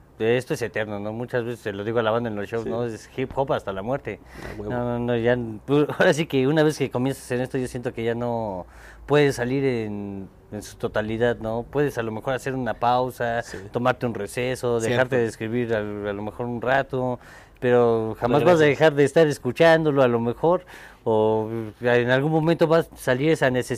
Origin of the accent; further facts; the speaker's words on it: San Martín Texmelucan, Puebla, Mexico; yo soy de allá de San Martín, Texmelucan